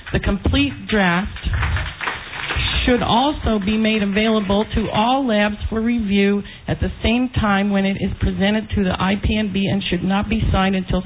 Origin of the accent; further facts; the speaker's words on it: New York, United States; from the New York area.